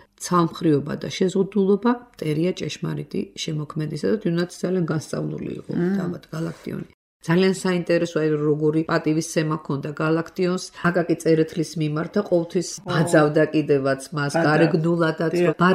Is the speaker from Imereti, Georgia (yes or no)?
yes; Imereti, Georgia; მე იმერელი ვარ ტობანიერიდან.